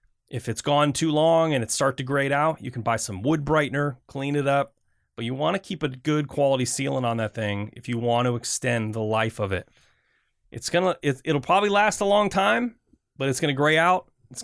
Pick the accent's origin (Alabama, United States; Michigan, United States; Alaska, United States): Michigan, United States; now in Portland, United States; I grew up in Michigan, and we would have to put our fence posts and deck posts 4 feet down.